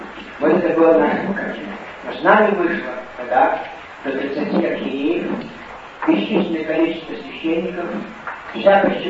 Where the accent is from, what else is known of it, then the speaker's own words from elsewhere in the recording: Russia; moved away; Я понял, что мы уходим из России. Эти моменты были для многих ужасны. Люди плакали. Все жители Севастополя, которые нас провожали, встали на колени. Мы прощались с своей родиной.